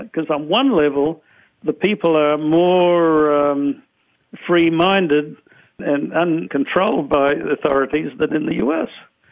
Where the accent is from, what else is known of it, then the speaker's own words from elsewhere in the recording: Australia; And I'm originally from Australia, so it holds a little special interest to me.